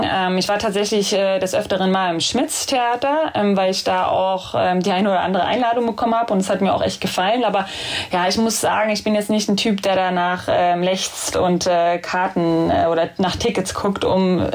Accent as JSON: {"language": "German", "region": "Berlin", "country": "Germany", "tie": "born or raised there", "said": "ich kann auch nicht sagen, dass ich in Berlin groß geworden bin. Ich bin halt in Köpenick groß geworden und das ist klein, am Rande, grün, ist fast wie ein Dorf eigentlich."}